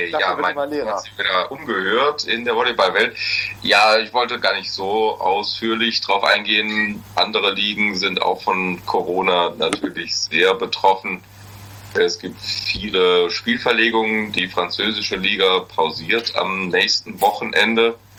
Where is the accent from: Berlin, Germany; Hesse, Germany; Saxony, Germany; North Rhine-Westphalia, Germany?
Hesse, Germany; Ich bin kein Friese, wenn dann höchstens ein Hesse.